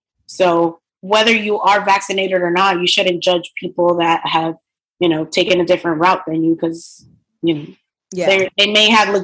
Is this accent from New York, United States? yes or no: yes; New York, United States; As a New Yorker, it's sometimes we get stuck in just, oh, I'm going to go to the same reliable place where I always like to go to have brunch